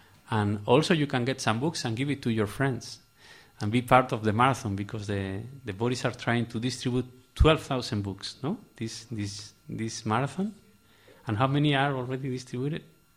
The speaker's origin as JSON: {"language": "English", "town": "Santander", "region": "Cantabria", "country": "Spain", "tie": "born or raised there", "said": "So next project will be in my hometown in Santander next June."}